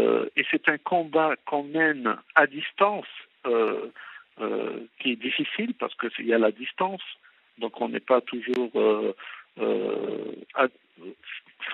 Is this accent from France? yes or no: yes; France; now in Africa; je vis dans un pays arabe, je vis en Afrique, mais je suis français.